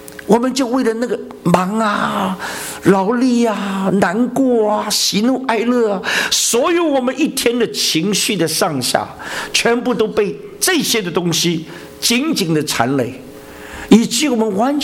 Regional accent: China; 就像我们中国人拜菩萨一样。

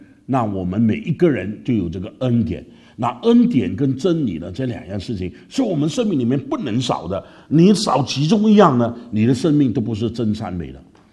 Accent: Malaysia; 我在马来西亚，我是马来西亚第二代的华侨，那我是在马来西亚长大的一个当时呢年轻人，

